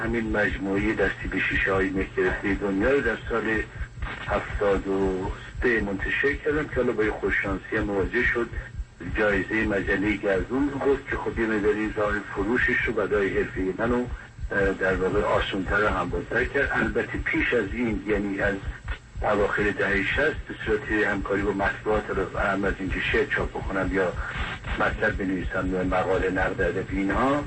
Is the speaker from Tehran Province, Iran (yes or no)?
no; Rudbar, Gilan, Iran; بعد در سال 50-51 در همون شهر خودمون رودبار یک محفل ادبی درست کردیم